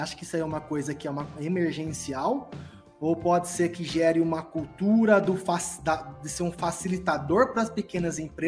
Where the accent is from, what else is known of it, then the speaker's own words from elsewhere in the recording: Brazil; Eu sou brasileiro e eu estou nesse mesmo bolo.